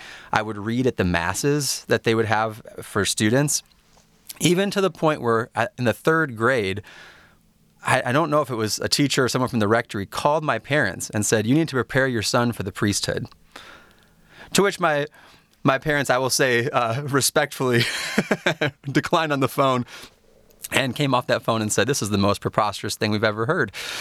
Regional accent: Royal Oak, Michigan, United States; Yes, so I did. I grew up in Royal Oak. It was honestly a great space, a great neighborhood

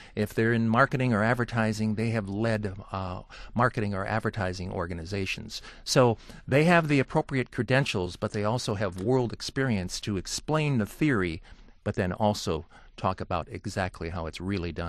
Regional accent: Allen Park, Michigan, United States; many of the families that I knew growing up in Allen Park

